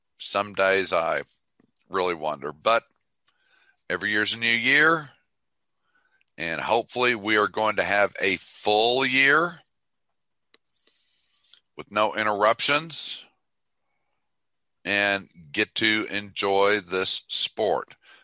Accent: Tulsa, Oklahoma, United States; You know, as a child, youngster growing up in Tulsa

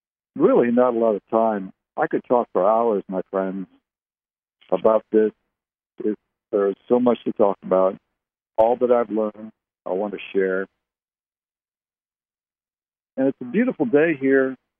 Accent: Barrie, Ontario, Canada; also born or lived in Ottawa / New Brunswick / Halifax, Nova Scotia; I was born and raised in Canada. You know, I lived in Barrie. I was born in Barrie, Ontario. I lived in Ottawa, the capital. I lived in New Brunswick, Halifax, Nova Scotia, Fredericton, and Oromocto in New Brunswick.

